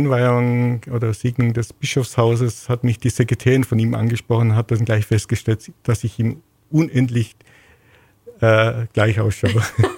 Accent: Bavaria, Germany; Ja, ich bin in Emmersage aufgewachsen. Meine Eltern sind kurz vor meiner Geburt von Augsburg nach Emmersage gezogen. Sind also beide Augsburger. Ich habe aber Wurzeln im kleinen Weißertal und im schwäbischen Bereich.

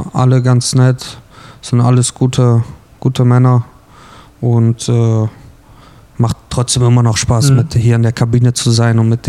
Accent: Bremerhaven, Bremen, Germany; now in Crimmitschau, Germany; Und halt ich komme aus Bremerhaven, ich kenne die Umgebung.

